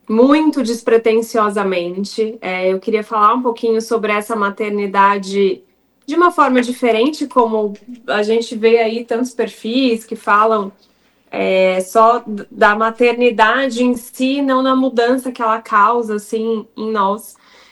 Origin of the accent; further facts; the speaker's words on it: São Paulo, Brazil; Eu sou de São Paulo.